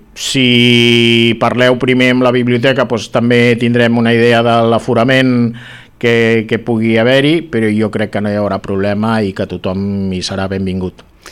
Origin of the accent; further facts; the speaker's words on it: Sant Vicenç de Montalt, Catalonia, Spain; jo sempre vaig néixer a Sant Vicenç de Montalt, sóc una persona del Maresme i sempre he estat més aviat al nord de Barcelona.